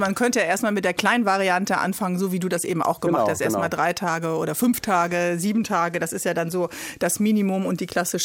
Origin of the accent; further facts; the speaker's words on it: Bremen, Germany; als Bremerin weiß ich, Kiel ist noch härter.